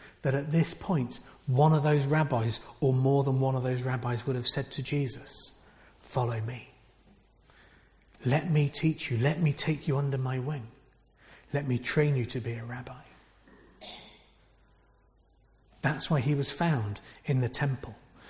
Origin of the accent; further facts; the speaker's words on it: Reading, South East England, United Kingdom; I grew up in Reading. He called us as stubborn as oxen.